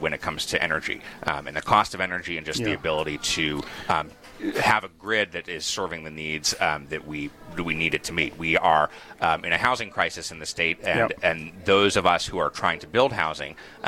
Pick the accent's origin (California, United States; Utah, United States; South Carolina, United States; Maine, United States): Utah, United States; also born or lived in Wisconsin; I grew up mostly in Utah, where my dad was a professor at the University of Utah. But family's originally from Wisconsin.